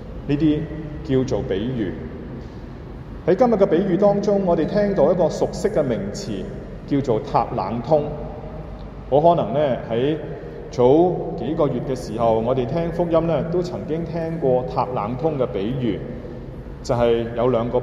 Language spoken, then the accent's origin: Cantonese; China; 按我哋中國人嘅講法，講錢點啊？失感情。